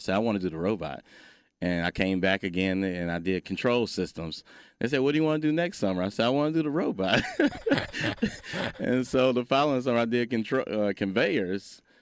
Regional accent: Detroit, Michigan, United States; growing up in Detroit, Michigan, I had never known an engineer, didn't know what engineers did.

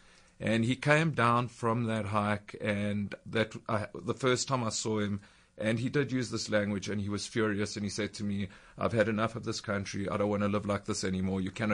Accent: Johannesburg, Gauteng, South Africa; I grew up in Norwood, which by whatever standards in those days was supposedly liberal white South Africa.

